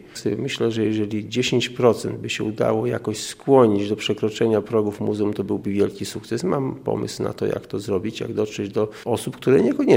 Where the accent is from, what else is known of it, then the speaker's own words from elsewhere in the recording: Białystok, Podlaskie Voivodeship, Poland; Jestem stąd.